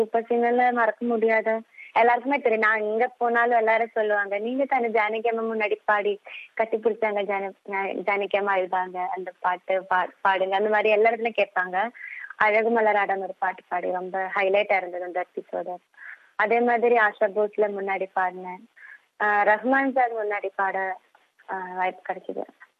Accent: Alappuzha, Kerala, India; now in Chennai, India; நான் வந்து கேரளாவில் அலப்பின்னு ஒரு இடத்துல தான் என்னோட சொந்த ஊர். இங்க படிச்சு இப்போ மெட்ராஸ் யூனிவர்சிட்டி மியூசிக் எம்ஏ முடிச்சாச்சு. இப்போதுக்கு அப்புறம் நான் சென்னை செட்டில் ஆயிட்டேன்.

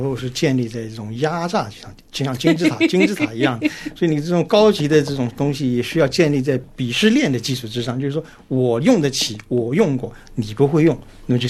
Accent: Shanghai, China; 过去我小时候在上海，那上海那个自来水味道那个氯气很重的

